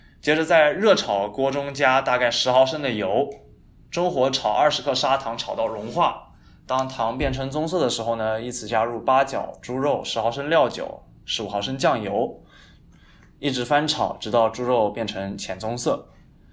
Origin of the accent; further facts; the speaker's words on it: China; 我是中国人，所以我决定给大家介绍这一道地道中国菜